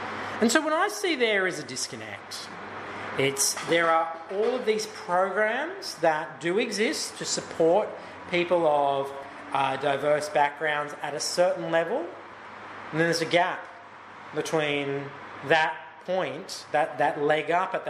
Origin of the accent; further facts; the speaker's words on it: Australia; I love being Australian, I'm proud of being Australian